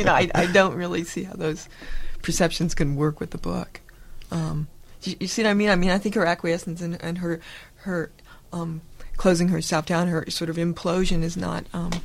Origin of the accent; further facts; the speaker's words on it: California, United States; I'm Northern Californian, I guess.